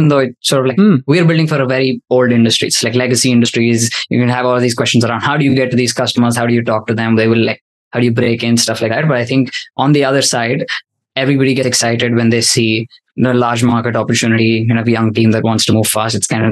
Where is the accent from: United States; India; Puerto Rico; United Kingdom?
India; I didn't grow up in the Bay Area or the US. I was sort of an outsider in that sense, but I grew up in India